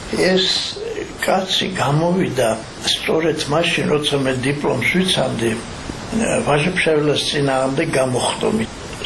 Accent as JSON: {"language": "Georgian", "town": "Arkhoti", "region": "Mtskheta-Mtianeti", "country": "Georgia", "said": "საიდანაც ჩვენ მართლა ვართ არხოტიდან ვართ ჩამოსული"}